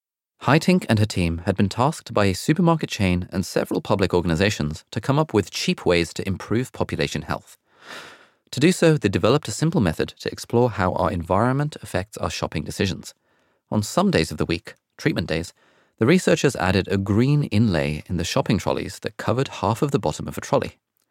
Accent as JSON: {"language": "English", "country": "United Kingdom", "said": "In my home country, Britain, this is usually referred to as CBA"}